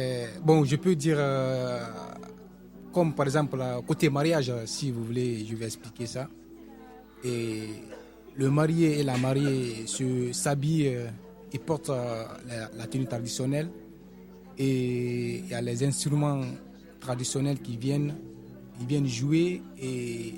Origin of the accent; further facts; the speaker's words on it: Forest Guinea, Guinea; moi, je viens de la sud de la Guinée et ma communauté s'appelle Forestier. On nous appelle les Forestiers.